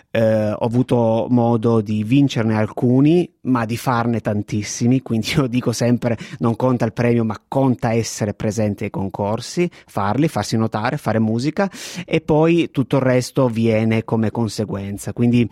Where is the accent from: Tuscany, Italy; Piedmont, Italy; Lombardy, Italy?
Piedmont, Italy; Turin; Io sono originario di Torino, andavo molto, molto giovane a vedere le opere